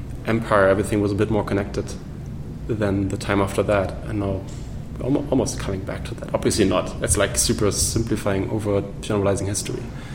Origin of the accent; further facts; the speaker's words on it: Germany; English is a second language; I grew up in Germany, in a very rural area, very close to the Netherlands.